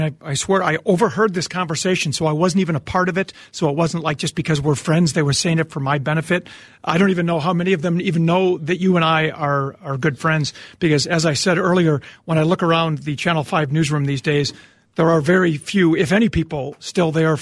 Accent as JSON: {"language": "English", "town": "Edina", "region": "Minnesota", "country": "United States", "said": "And I'm from Edina."}